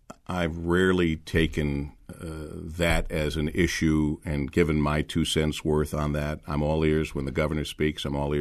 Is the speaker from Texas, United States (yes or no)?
no; Monroe, Michigan, United States; But I wanted to be back home at WJR. I wanted to be here growing up in Monroe, Michigan.